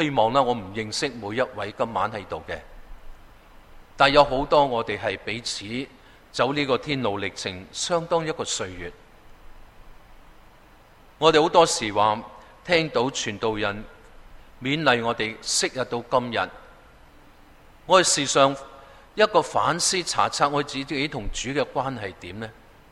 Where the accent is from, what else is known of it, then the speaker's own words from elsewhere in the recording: Guangdong, China; 因为广东话圣经大部分我是广东人的，一读入去好知道个意思。